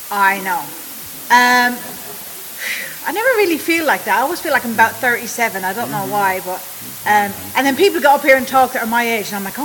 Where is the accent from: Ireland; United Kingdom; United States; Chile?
Ireland; accent: Irish; I'm Irish, the accent is Irish. Yes, I was born in Ireland.